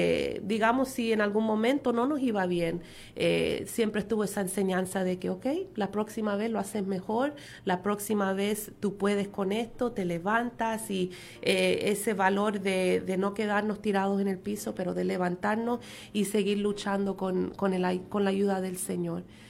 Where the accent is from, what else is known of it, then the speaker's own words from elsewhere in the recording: Texas, United States; born there; Mi papá, estudiando en un colegio bíblico, llegó a Texas y ahí es donde yo nací. Soy patriota de Texas.